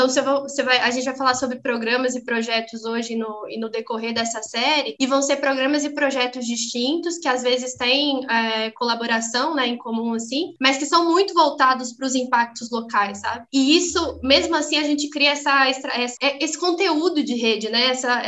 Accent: São Paulo, Brazil; now in Minas Gerais, Brazil; E aqui em Minas, eu sou paulista

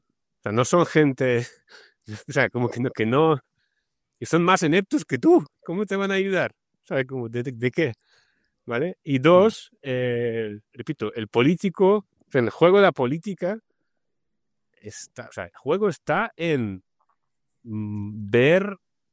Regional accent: Russia; yo vengo de Rusia, o la URSS, ¿sabes?

